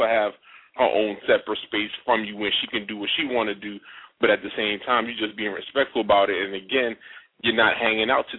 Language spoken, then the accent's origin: English; Brooklyn, New York, United States; now in Ocean City, United States; No, I'm not from the ocean. I'm really from Brooklyn, New York, but right now I'm